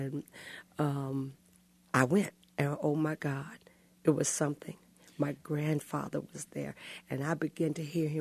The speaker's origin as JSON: {"language": "English", "town": "Kansas City", "region": "Missouri", "country": "United States", "tie": "born or raised there", "said": "I grew up in Kansas City, Missouri."}